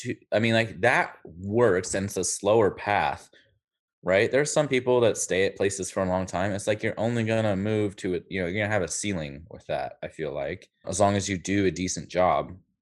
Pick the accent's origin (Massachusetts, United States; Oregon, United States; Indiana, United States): Oregon, United States; Portland; I'm a unicorn, dude. I'm born and raised. Like, I don't know how many chefs can say they're born and raised in Portland that are actually in Portland right now.